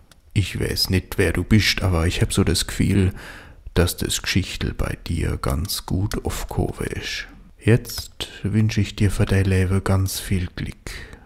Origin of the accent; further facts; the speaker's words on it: Rhineland-Palatinate, Germany; accent: Palatine